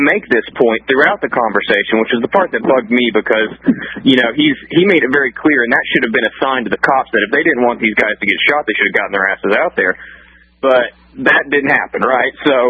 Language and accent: English; Houston, Texas, United States; now in Austin, United States; I live in Austin. I'm from Houston in the northwest area